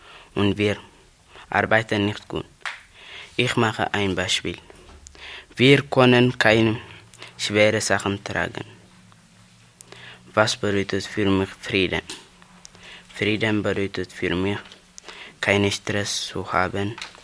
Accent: Eritrea; German is a second language; now in Germany; ich komme aus Eritrea, ich bin 15 Jahre alt.

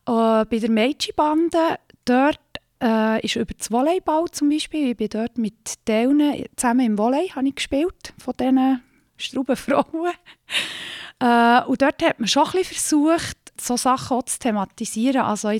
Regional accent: Köniz, Bern, Switzerland; ich bin in Könitz aufgewachsen.

